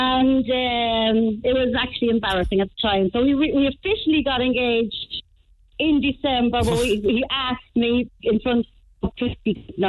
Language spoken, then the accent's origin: English; Dublin, Leinster, Ireland; I'm originally from Dublin.